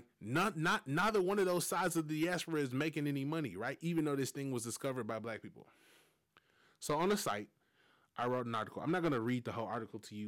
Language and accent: English; Memphis, Tennessee, United States; I'm from Memphis, man.